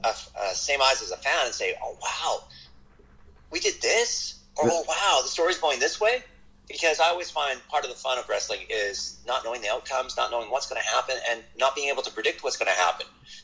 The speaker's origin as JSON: {"language": "English", "country": "Canada", "said": "I'm from Canada. I grew up with Stampede Wrestling."}